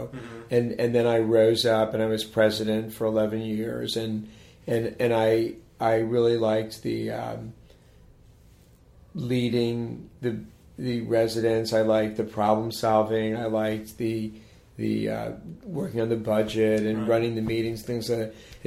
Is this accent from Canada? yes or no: no; United States; Well, I grew up in Montgomery County, and I was attracted to the political arena